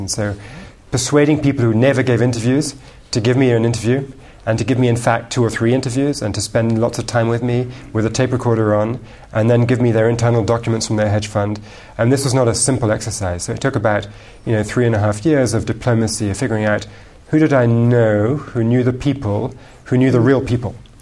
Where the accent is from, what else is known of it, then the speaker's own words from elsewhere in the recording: London, United Kingdom; born there; also born or lived in New York / Moscow / Germany; I was born in London. But my raising is a complicated story because my mother's French. My father was a diplomat, so we spent some time in New York. You can tell that from my accent. Some time in Moscow, some time in Germany